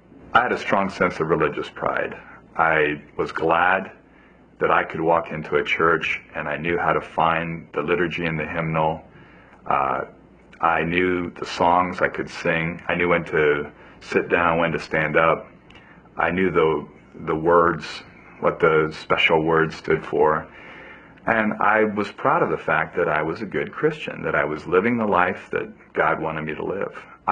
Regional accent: Ethiopia; I grew up in Ethiopia. My dad was a missionary there for 10 years. So I'm a pastor's kid, missionary's kid. We were a loving, good Christian family.

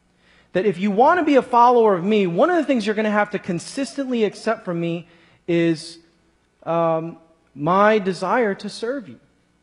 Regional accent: Chicago, Illinois, United States; Growing up in Chicago, I'd always take public transit.

